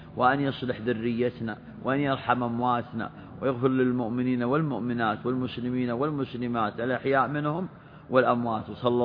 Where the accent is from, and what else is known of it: Saudi Arabia